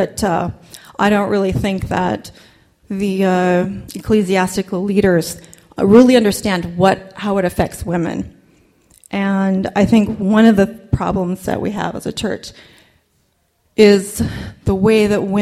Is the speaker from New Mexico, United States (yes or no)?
no; Sandy, Utah, United States; I grew up in Sandy, and you know, I've been all over the world